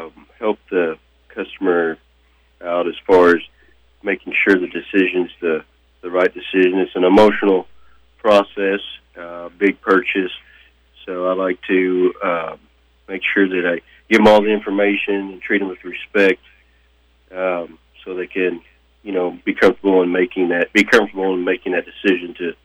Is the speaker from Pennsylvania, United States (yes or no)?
no; Dewey, Oklahoma, United States; Well, I grew up in the town Dewey, Oklahoma.